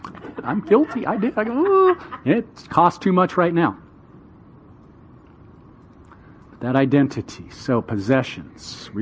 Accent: Bellevue, Washington, United States; I grew up in Bellevue. And Bellevue at that time still was a fairly affluent suburb of Seattle, but nothing compared to what it is now.

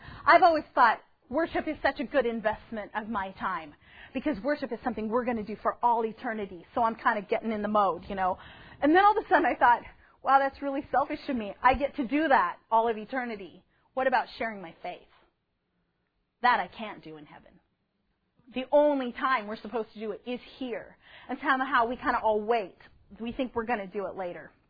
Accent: Pullman, Washington, United States; I'm from Pullman, Washington. I don't ride the city bus

